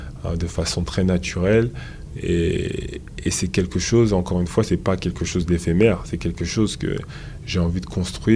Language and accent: French; Benin; Je suis béninois. Hein, mon père est béninois.